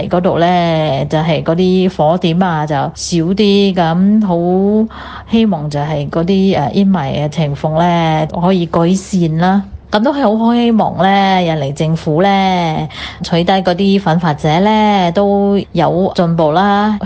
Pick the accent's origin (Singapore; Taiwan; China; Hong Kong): Singapore; 各位哥哥姐姐你们好，我是新加坡的